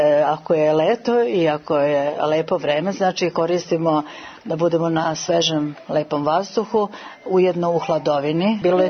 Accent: Novi Sad, Vojvodina, Serbia; dolazim iz Novog Sada.

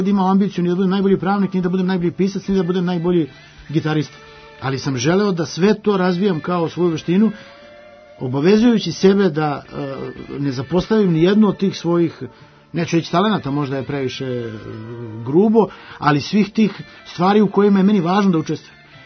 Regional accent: Šabac, Šumadija and Western Serbia, Serbia; pošto sam rastao u Šapcu.

